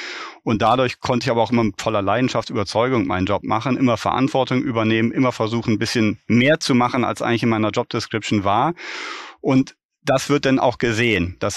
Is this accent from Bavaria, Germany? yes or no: no; Düsseldorf, North Rhine-Westphalia, Germany; now in Berlin, Germany; Ich bin, auch wenn ich jetzt in Berlin lebe, ich bin gebürtiger Rheinländer, ich bin geboren, zur Schule gegangen, Zivildienst gemacht und zur Universität gegangen im schönen Düsseldorf.